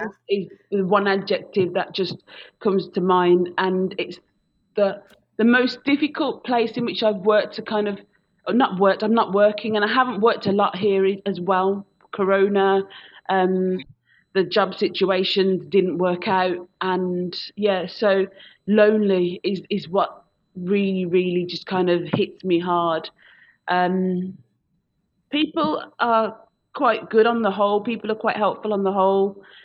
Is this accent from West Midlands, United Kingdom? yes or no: yes; Birmingham, West Midlands, United Kingdom; I'm from a big city. I'm from the second city. I'm from Birmingham.